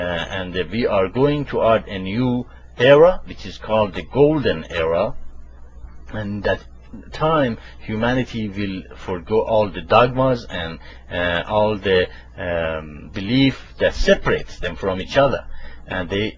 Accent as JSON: {"language": "English", "town": "Tehran", "region": "Tehran Province", "country": "Iran", "moved": "yes", "lives_now": "United States", "said": "Yes, I am from Iran, and I was born in Tehran. And when I came to the United States"}